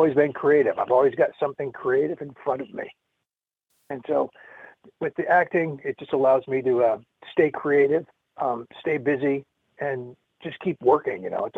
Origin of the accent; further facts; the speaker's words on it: Long Beach, California, United States; born there; I'm a Southern California native. I was born in Long Beach, California.